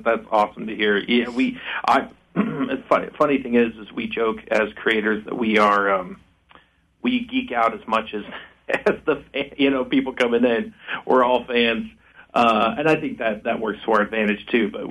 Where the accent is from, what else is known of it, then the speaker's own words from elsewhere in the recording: Colorado, United States; I'm actually from Colorado.